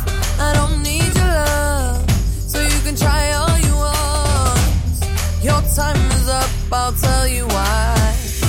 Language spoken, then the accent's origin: Portuguese; São Paulo, Brazil; Porque eu sou do interior de São Paulo